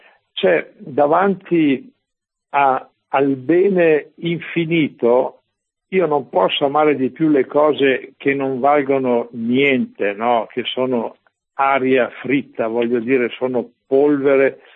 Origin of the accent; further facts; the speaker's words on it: Bolzano, Trentino-Alto Adige, Italy; io vengo da Bolzano.